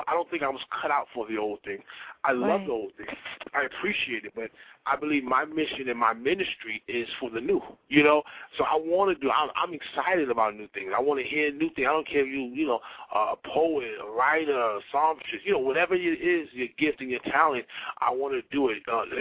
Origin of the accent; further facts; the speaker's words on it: New York City, New York, United States; You know, I'm from Bronx, New York City. You know, we grew up in a poverty state of mind.